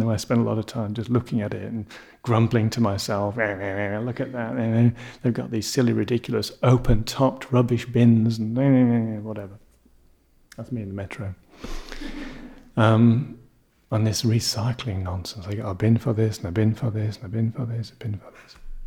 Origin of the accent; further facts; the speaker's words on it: Singapore; now in Toronto, Canada; Because I come from Singapore, you know. In Singapore, you can eat your dinner off the floor.